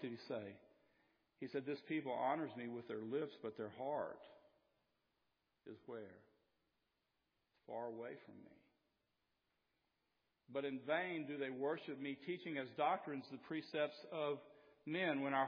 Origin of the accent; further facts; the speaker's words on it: Southern United States, United States; Now, I'm from the South, and I know people in the South, and I grew up in a small town